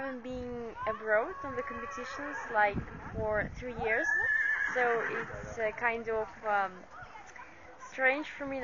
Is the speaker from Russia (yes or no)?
yes; Russia; English is a second language; I'm from Russia. I came here for the competitions.